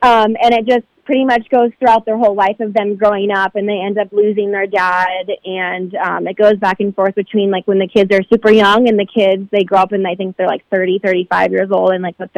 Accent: Santa Barbara, California, United States; I'm from Santa Barbara, so it was at the Santa Barbara Bowl.

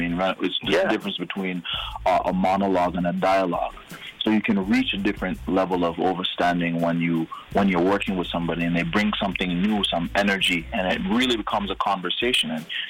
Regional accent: Montreal, Quebec, Canada; born there; I'm born in Montreal.

